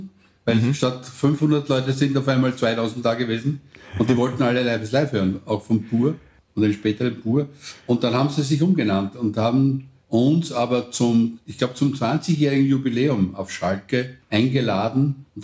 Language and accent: German; Ollersdorf, Burgenland, Austria; Im Burgenland, dort wo ich herkomme, aus Ollersdorf